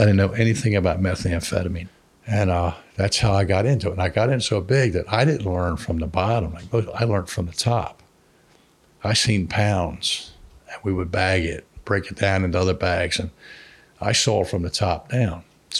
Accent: Holmesburg, Pennsylvania, United States; I'm from Holmesburg.

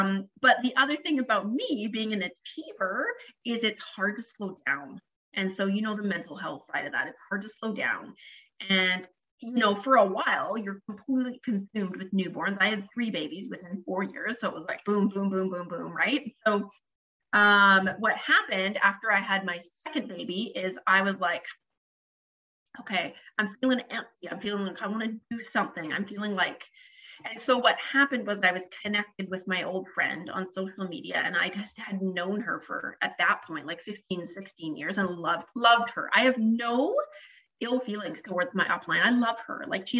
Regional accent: Canada; I can't say corporate America because I'm Canadian, corporate Canada doesn't have the same ring to it

